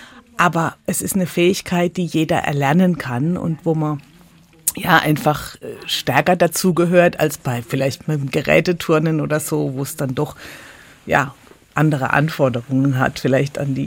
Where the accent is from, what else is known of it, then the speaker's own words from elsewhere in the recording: Wiesloch, Baden-Württemberg, Germany; wie man vielleicht noch hört, bin ich ja in Wiesloch groß geworden, nicht so ganz weit von Kühlsheim weg.